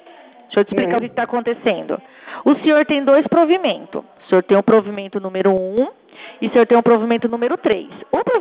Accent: Teodoro Sampaio, São Paulo, Brazil; Sim, eu sou aqui, mas eu sou de Teodoro Sampaio, tá?

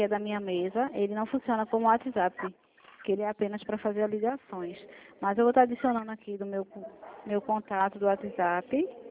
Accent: Recife, Pernambuco, Brazil; Não, eu sou daqui do Recife.

